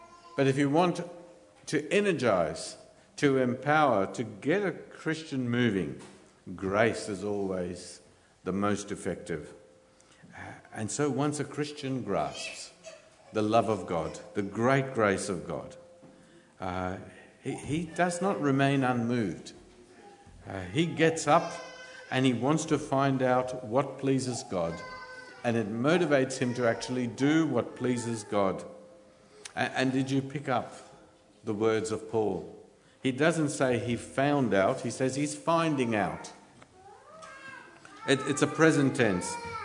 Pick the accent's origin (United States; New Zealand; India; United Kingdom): India; By the way, if I say anything derogatory about Indians, I just want to make a declaration, I am Indian.